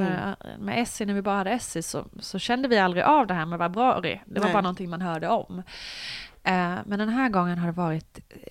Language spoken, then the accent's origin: Swedish; Småland, Sweden; now in Stockholm, Sweden; Jag är i grunden en smålänning som har bott i Stockholm sedan 11 år tillbaka är det väl nu.